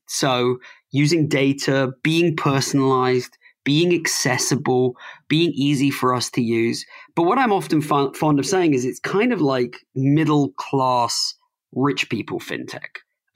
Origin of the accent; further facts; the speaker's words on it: United Kingdom; I mean, I'm a Brit, right?